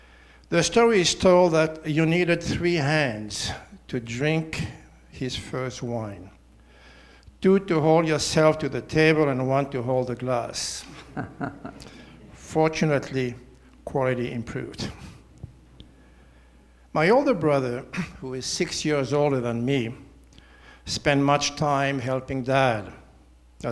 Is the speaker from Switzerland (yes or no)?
yes; Switzerland; I was born and raised in Switzerland.